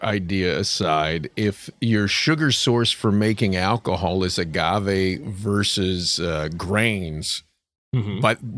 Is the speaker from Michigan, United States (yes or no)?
no; West Virginia, United States; I'm from West Virginia, and I'm a bit inbred, and I think that all is related.